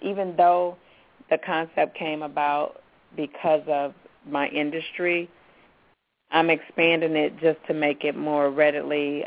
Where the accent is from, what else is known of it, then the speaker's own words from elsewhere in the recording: Midwest, United States; I was just about to say Midwest, and I'm from the Midwest.